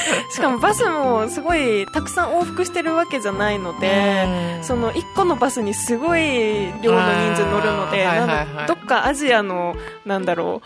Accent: Saga, Japan; 福岡空港から高速バスで佐賀まで帰るっていうルートなんですけ ど

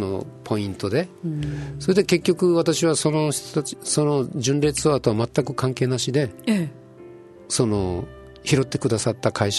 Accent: Kyushu, Japan; now in Tokyo, Japan; あの時はその九州から来てますってご挨拶したんですけど、もう東京で働くようになって1ヶ月ぐらい経って

